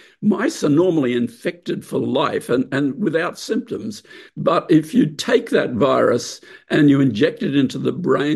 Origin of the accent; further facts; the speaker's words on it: Brisbane, Queensland, Australia; I was growing up in Brisbane, the capital of the big state of Queensland, which is a very big agricultural state, especially then.